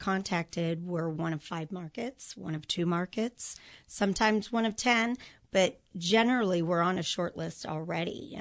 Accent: Illinois, United States; I mean, I grew up in the Chicago suburbs. And when my husband was offered a job here

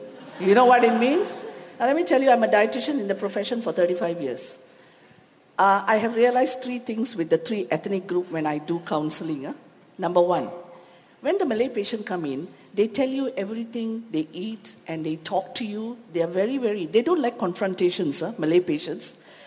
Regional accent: India; Then comes the Indian group. I am an Indian.

